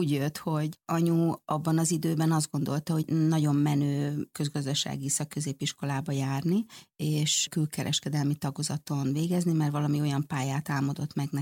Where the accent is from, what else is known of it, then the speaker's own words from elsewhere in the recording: Hungary; also born or lived in Sweden; olyan elmondhatatlan vágyam volt arra, hogy visszajöjjek Magyarországra, és azt éreztem, hogy nekem itt dolgom van, hogy én nekem haza kell jönnöm, ez az én hazám.